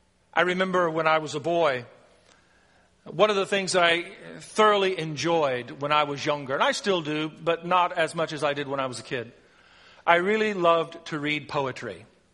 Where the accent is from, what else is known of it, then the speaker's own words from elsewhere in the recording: United States; I cannot be saved because I'm a male, because I'm white, because I'm American, because I speak English